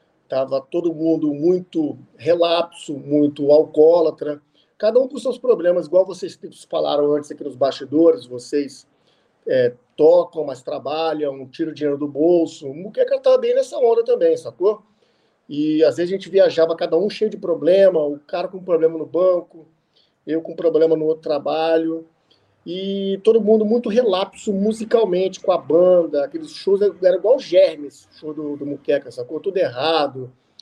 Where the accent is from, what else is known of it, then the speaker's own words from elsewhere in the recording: Espírito Santo, Brazil; accent: capixaba; apesar da gente ser uns caras meio divertidos, ter o sotaque capixaba engraçado, as palavras engraçadas, né?